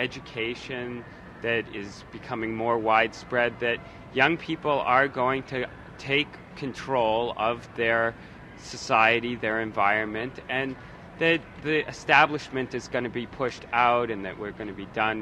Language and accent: English; Boston, Massachusetts, United States; I'm from Boston. I guess that's the way we are.